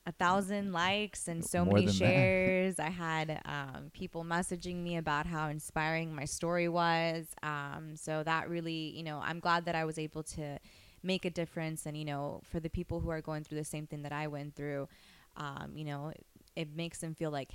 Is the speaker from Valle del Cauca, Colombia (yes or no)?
yes; Cali, Valle del Cauca, Colombia; I grew up in Cali, Colombia. Both my parents are Colombian. The majority of my family still lives in Colombia.